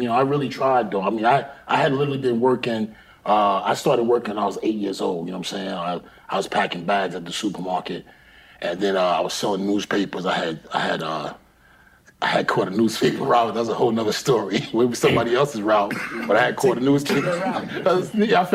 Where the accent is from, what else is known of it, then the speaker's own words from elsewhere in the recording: Brooklyn, New York, United States; Brownsville, Brooklyn. Brooklyn. I'm from Brownsville, which is in Brooklyn.